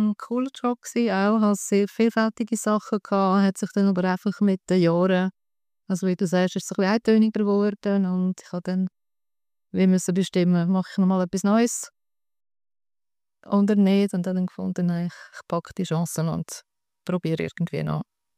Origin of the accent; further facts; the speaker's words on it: Aarau, Aargau, Switzerland; Ja, danke für die Einladung. Ich bin aus Aarau